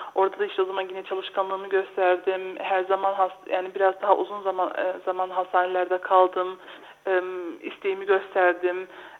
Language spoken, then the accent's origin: Turkish; Neuss, North Rhine-Westphalia, Germany; 6 Aralık 1976 burada Neuss doğumluyum Almanya'da. Burada doğdum, büyüdüm. Burada okullara gittim. Annem babam 70'li yıllarda gelmişlerdi o zamanları.